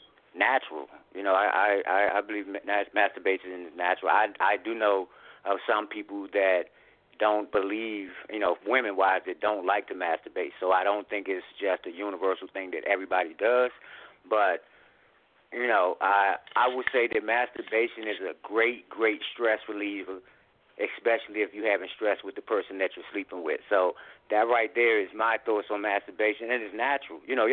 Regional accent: Washington, District of Columbia, United States; I hail from Washington, D.C.

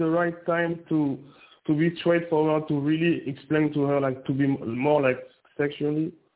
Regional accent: Côte d’Ivoire; English is a second language; now in Canada; I'm from Ivory Coast. I speak French, yeah.

